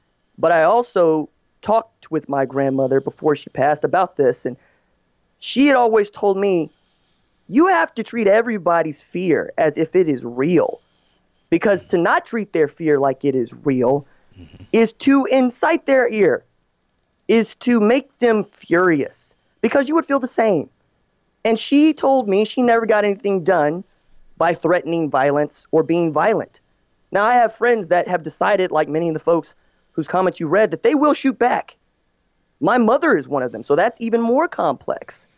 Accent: Hattiesburg, Mississippi, United States; also born or lived in Tulsa; now in Panama City, United States; I was raised in it. I'm from Tulsa. I was raised in Hattiesburg, Mississippi. I live in Panama City, Florida.

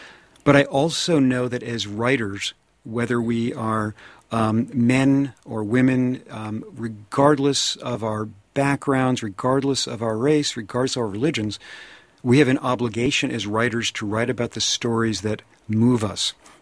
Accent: United States; It appalls me as an American.

